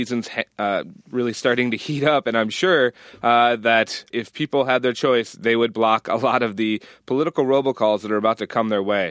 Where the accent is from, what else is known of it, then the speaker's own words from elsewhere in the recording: Buffalo, New York, United States; I grew up in Buffalo, so we would get one when they closed the roads and the schools.